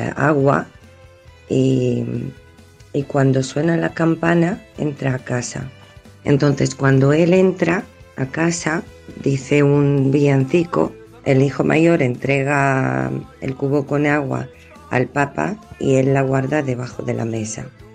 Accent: Poloma, Prešov Region, Slovakia; Spanish is a second language; En mi pueblo, Poloma, en Eslovaquia, como os he dicho, para la Nochebuena preparamos 12 platos.

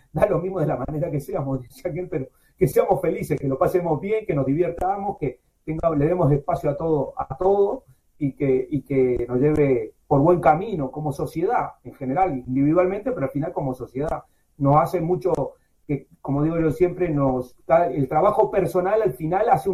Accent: Uruguay; born there; yo nací en el Uruguay, ahora que estamos hablando, yo nací en el Uruguay. Los uruguayos somos muy pesados con el mate.

